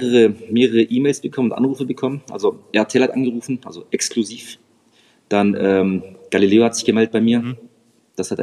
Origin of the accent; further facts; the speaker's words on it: Reutlingen, Baden-Württemberg, Germany; So, ich bin gebürtiger Reutlinger. Ich bin hier geboren, aufgewachsen und ich hänge wirklich so an den Wurzeln hier.